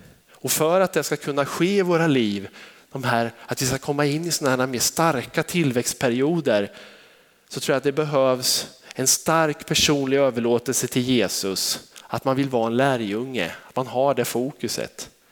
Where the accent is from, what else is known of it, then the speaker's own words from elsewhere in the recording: Sweden; vi som svenskar och så ett med, för vi är ju så försiktiga och lite mer lågmälda i våran kultur.